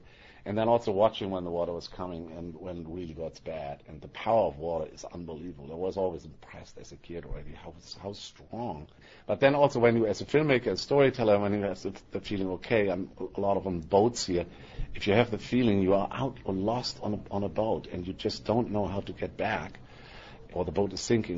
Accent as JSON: {"language": "English", "region": "Hamburg", "country": "Germany", "tie": "born or raised there", "said": "I grew up in Hamburg, north of Germany. I'm close to the water."}